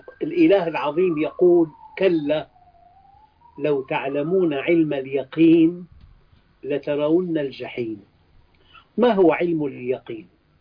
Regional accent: United States; also born or lived in Levant; أنا كبرت في أمريكا، لما رجعت إلى الشام

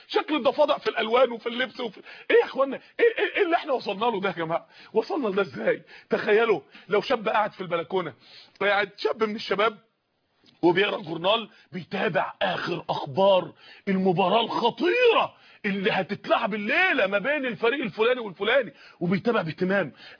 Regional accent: Mansoura, Dakahlia, Egypt; عندنا في المنصورة

